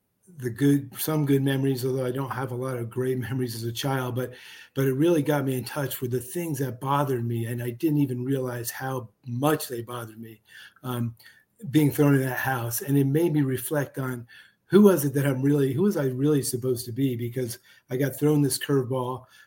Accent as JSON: {"language": "English", "region": "New Jersey", "country": "United States", "tie": "born or raised there", "said": "Sure. Yeah, I grew up in Jersey. I'm a Jersey boy. You can't take it out of you."}